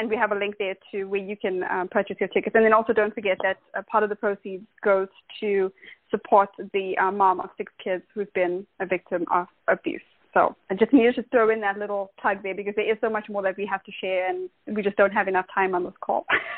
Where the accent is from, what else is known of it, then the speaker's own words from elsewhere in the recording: South Africa; accent: South African; where are you from? It sounds like you have a South African accent. And then they have some kind of South African connection.